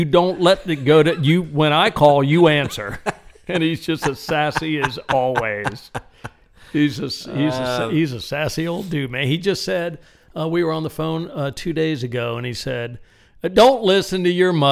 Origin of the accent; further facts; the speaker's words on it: Miami, Florida, United States; When I was growing up in Miami, the only way my grandparents could learn English was my mother and her brothers and sisters teaching them in the house.